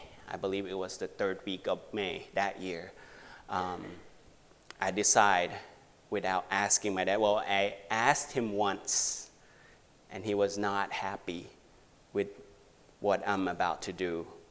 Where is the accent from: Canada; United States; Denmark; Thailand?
Thailand; As you can tell, my accent's probably not from around here. So I'm Thai. I'm from Thailand. And I was Buddhist at the age of 17.